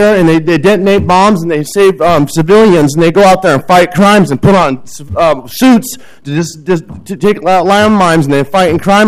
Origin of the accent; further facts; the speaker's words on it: California, United States; I'm from California